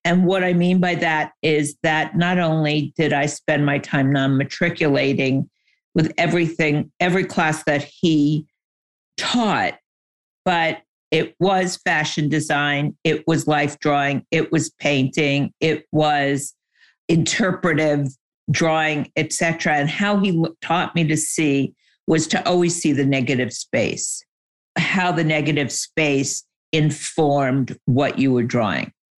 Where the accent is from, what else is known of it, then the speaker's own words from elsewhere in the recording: New York, United States; I grew up in New York and my dad was in the fashion industry.